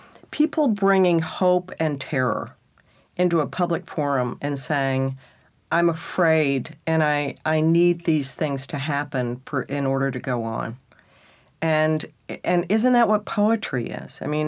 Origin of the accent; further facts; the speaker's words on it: Texas, United States; It was bad enough being a Texan and then a redneck and then not educated.